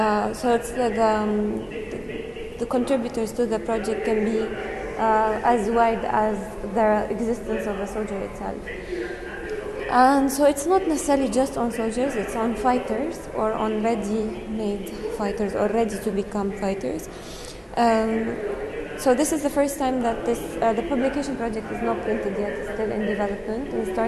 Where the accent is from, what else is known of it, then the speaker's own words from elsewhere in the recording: Jordan; I am from Jordan.